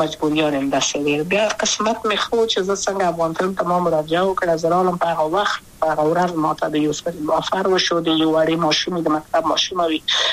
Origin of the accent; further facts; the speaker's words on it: Kabul, Afghanistan; also born or lived in Wardak; زه خو اصلا د وردګو ولایت یم، د پلار مې د وردګو ولایت ته خلک انسان شي کې، دلې د کابل په تخت پل سیمه کې یم او لویا شویم کابل که یم. مکتب می دولسم پا کابل